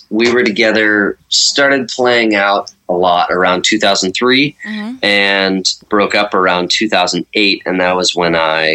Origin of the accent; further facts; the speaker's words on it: Boardman, Ohio, United States; So, I grew up in Boardman, Ohio, and... started playing drums first and then guitar.